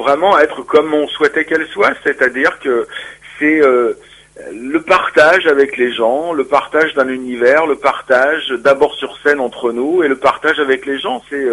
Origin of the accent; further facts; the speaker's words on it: Brittany, France; moi je viens de Bretagne, quoi, il faut que je traverse la France pour aller à tel endroit.